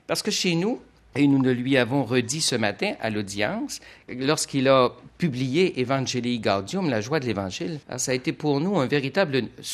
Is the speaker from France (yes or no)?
no; Quebec, Canada; notre situation chez nous, au Québec, et par rapport à